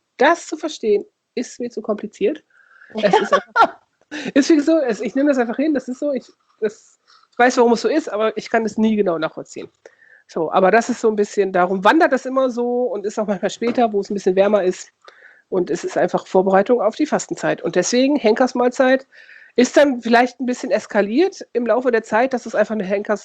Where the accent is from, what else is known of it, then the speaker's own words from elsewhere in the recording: Lower Saxony, Germany; Ich komme ja aus der Nähe von Osnabrück.